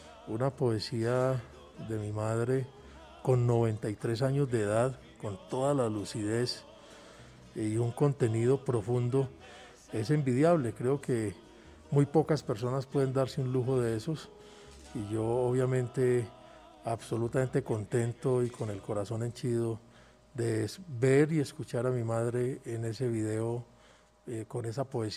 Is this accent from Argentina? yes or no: no; Antioquia, Colombia; muy contento como antioqueño de presidir hoy la Cámara de Representantes